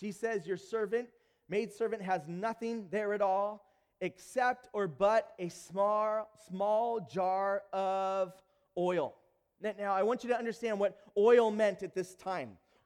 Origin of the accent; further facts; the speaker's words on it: San Bernardino, California, United States; I'm from San Bernardino, California.